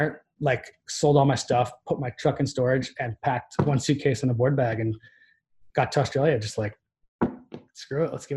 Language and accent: English; Cape Cod, Massachusetts, United States; He's actually from my hometown up in Cape Cod.